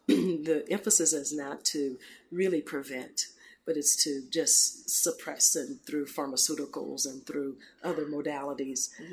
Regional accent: Houston, Texas, United States; I'm a physician, OBGYN, and I grew up in Houston.

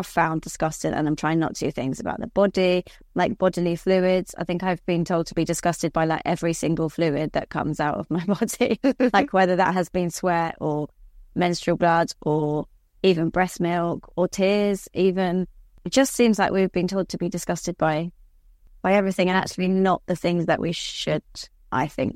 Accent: England, United Kingdom; accent: middle class southern English; I've got quite a, you know, middle class southern English accent.

